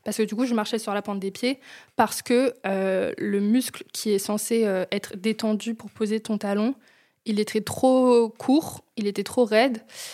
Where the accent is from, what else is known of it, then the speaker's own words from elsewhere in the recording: Cachan, Île-de-France, France; quand j'ai grandi à Cachan, mais toutes mes écoles étaient dans des villes alentours